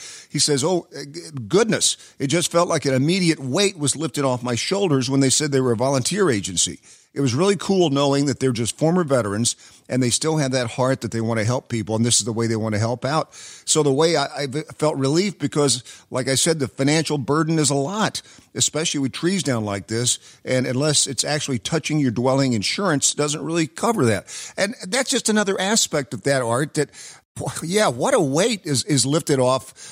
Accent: Knoxville, Tennessee, United States; my community, I grew up in Knoxville, Tennessee

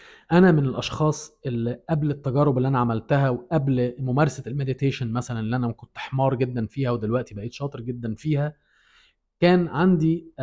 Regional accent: Egypt; انا بتكلم عشان انا واحد مصري اتولدت في بلد زي مصر

